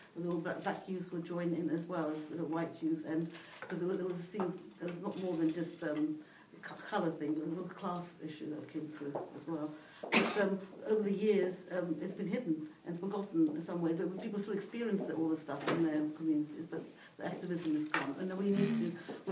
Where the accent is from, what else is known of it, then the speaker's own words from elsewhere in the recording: South Africa; I'm South African